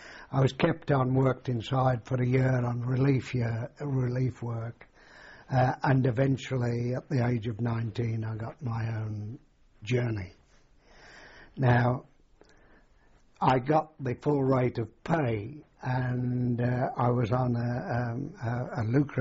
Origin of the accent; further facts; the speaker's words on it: Birmingham, West Midlands, United Kingdom; Yes, I was one of a big family. I was one of 10. And I went to various schools in Birmingham until the age of 14, which was the leaving age at the time.